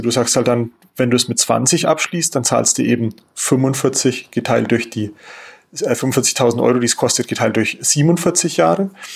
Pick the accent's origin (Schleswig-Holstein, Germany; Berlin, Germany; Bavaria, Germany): Bavaria, Germany; Kemnath; Wenn du aber jetzt hier in Chemnat wohnst, wo ich herkomme, dann da kostet dir alles nichts, weil das ist in der nördlichen Oberpfalz, so an der tschechischen Grenze ein bisschen so.